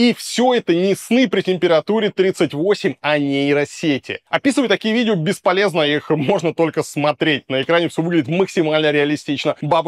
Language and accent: Russian; Moscow, Russia; Я как москвич говорю, что это надо снести